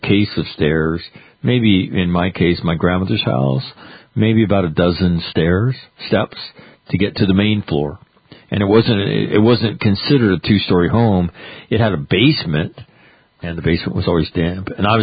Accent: Sacramento, California, United States; moved away as an adult; that is my hometown, Sacramento, California, that I left very quickly when I went to college and never went back.

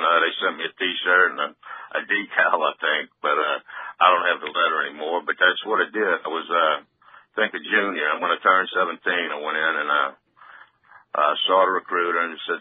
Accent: Biloxi, Mississippi, United States; Born and raised in Biloxi, Mississippi. My dad was a shrimper. It's right on the coast. Biloxi's on the coast. I grew up working on a shrimp boat.

